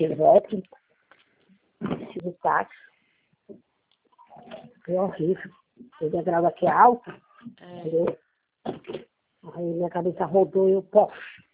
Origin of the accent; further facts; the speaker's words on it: São Paulo, Brazil; Eu sou de São Paulo, eu moro em São Paulo.